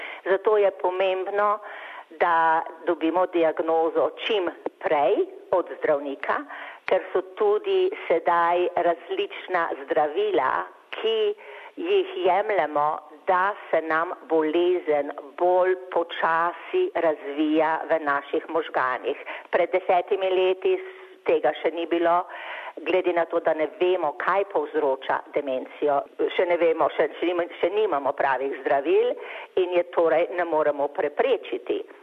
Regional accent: Šoštanj, Savinja, Slovenia; Rojena sem bila v Šoštanju in tam sem potem končala osnovno šolo, naredila sadjarsko šolo v Svečini pri Mariboru

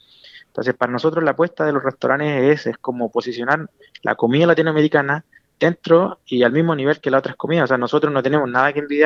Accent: Chile; yo soy mapuche, chileno

